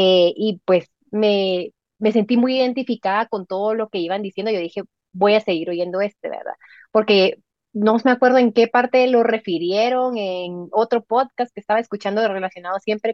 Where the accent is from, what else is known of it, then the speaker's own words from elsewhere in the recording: Guatemala City, Guatemala Department, Guatemala; Yo estoy residiendo en Guatemala, soy de la ciudad de Guatemala, estudié en una universidad jesuita en mi país gracias a una beca que tuve desde el colegio.